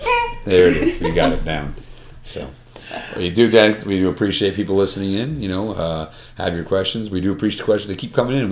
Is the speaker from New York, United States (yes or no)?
yes; New York, United States; I'm from New York.